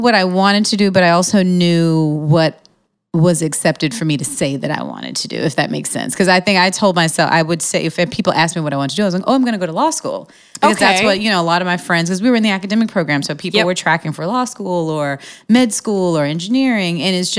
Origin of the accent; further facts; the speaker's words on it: Montgomery, Alabama, United States; also born or lived in Boston; I was born in Boston, Massachusetts, but I was raised in Montgomery, Alabama.